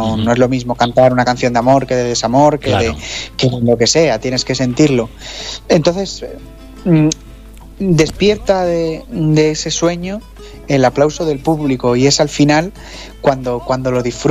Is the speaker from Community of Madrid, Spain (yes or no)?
yes; La Cabrera, Community of Madrid, Spain; perderte por el campo, por estas dehesas que tenemos el privilegio en mi pueblo de la Cabrera, pues te dan vida.